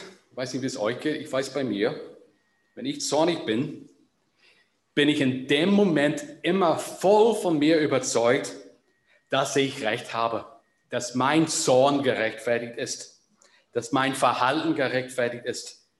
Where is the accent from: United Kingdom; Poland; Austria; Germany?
United Kingdom; Northern Ireland; Ich bin in Nordirland groß geworden als Protestant.